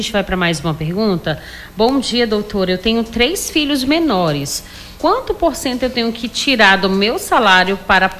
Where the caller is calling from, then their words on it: Cruzeiro do Sul, Acre, Brazil; Sou de Cruzeiro do Sul.